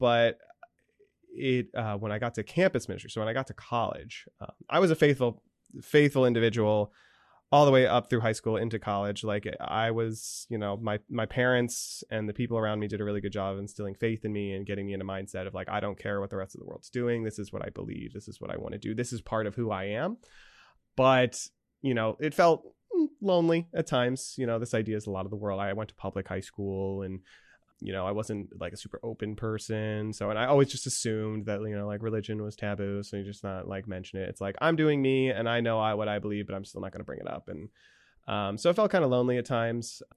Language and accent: English; Danville, Pennsylvania, United States; also born or lived in Scranton; So I am originally from the diocese. I grew up in St. Joseph's in Danville.